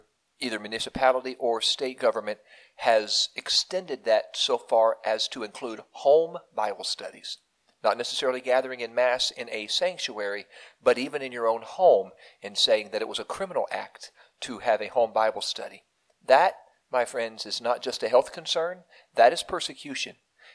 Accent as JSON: {"language": "English", "region": "Ohio", "country": "United States", "tie": "born or raised there", "said": "my great state here, my home state, my alma mater state, the state of Ohio."}